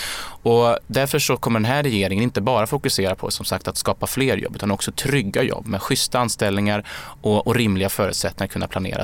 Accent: Sweden; Alltså glappet mellan det vi säger här i Stockholm och den verklighet som många ute i bruksorten där jag kommer ifrån upplever.

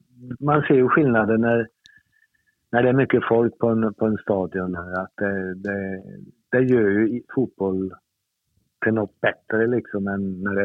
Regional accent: Sweden; Och jag tycker som svenskar kan man vara stolt att nu spelar de en kvartsfinal igen.

